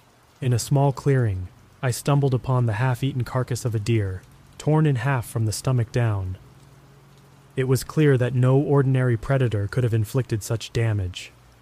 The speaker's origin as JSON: {"language": "English", "town": "Hot Springs", "region": "Arkansas", "country": "United States", "tie": "born or raised there", "said": "Growing up near Hot Springs National Park, I had always heard strange tales from my friends and other hikers"}